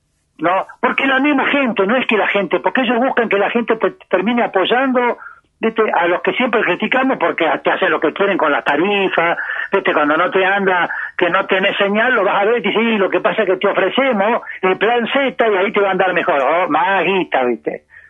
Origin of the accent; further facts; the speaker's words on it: Sunchales, Santa Fe, Argentina; Yo me crié en Sunchales porque soy de Sunchales.